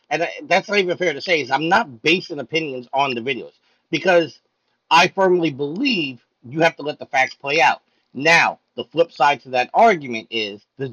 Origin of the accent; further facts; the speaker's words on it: Staten Island, New York, United States; You have to go back to the place of my hometown, Staten Island, New York, with Eric Gardner.